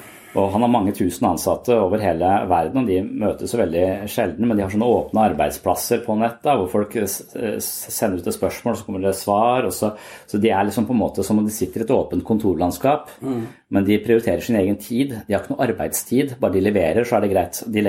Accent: Tønsberg, Vestfold, Norway; jeg har vokst opp i Tønsberg, og der er det sånn 10 gode kamerater som jeg har vokst opp sammen med

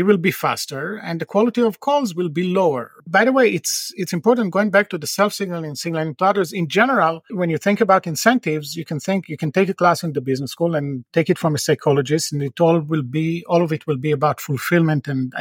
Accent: Tel Aviv, Tel Aviv District, Israel; So I'm from Tel Aviv originally.

